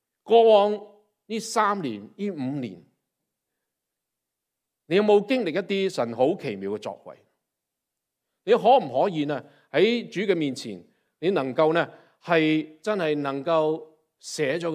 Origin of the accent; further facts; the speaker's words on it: Hong Kong; 我来自一个破碎家庭，我在香港长大